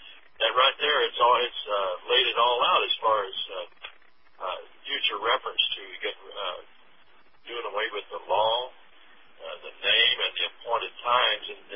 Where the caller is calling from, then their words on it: Alabama, United States; We're calling here in Alabama, near Montgomery.